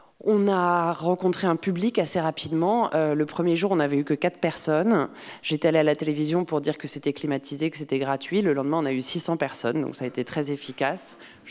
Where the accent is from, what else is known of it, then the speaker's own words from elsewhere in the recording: Benin; parce que si je viens du Bénin, c'est l'ancien Dahomey